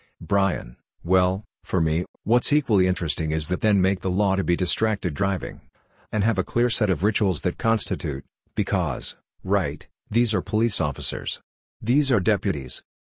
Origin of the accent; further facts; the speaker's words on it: Illinois, United States; As someone, we're both from Illinois